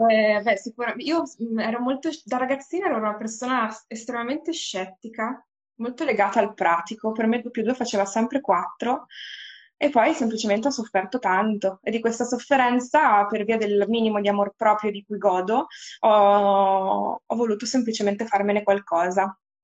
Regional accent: Bergamo, Lombardy, Italy; io poi sono nata e cresciuta a Bergamo, vedevo le montagne, come dire, dalla finestra di casa

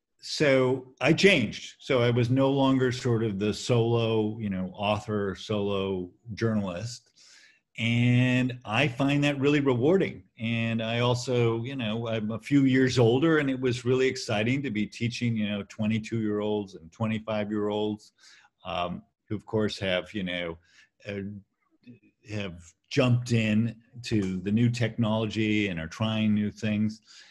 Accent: California, United States; You know, I'm a Californian.

